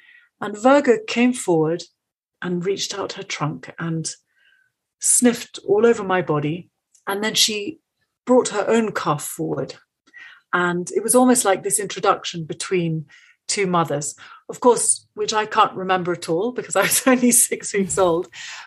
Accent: Kenya; I'm actually Kenyan. I was born in Kenya

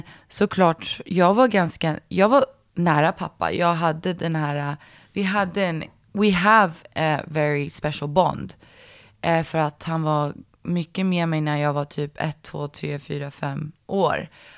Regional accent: Marbella, Andalusia, Spain; also born or lived in Sweden / London; Exakt, så jag var född i Sverige. Sen flyttade vi faktiskt till London, som inte så många vet. Och jag var där och gick på dagis, kanske 2 år. Och sen flyttade jag till Marbella och började en skola

